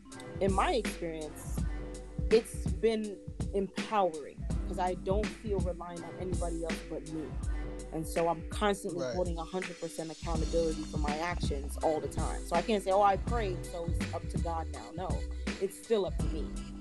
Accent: Jamaica; I'm a Jamaican, so we call it Obia.

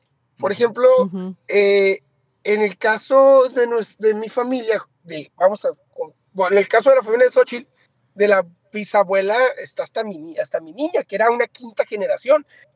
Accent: Ensenada, Baja California, Mexico; born there; Yo nací en Ensenada, pero mi abuelita fue la primer miembro de la Luz del Mundo en Ensenada.

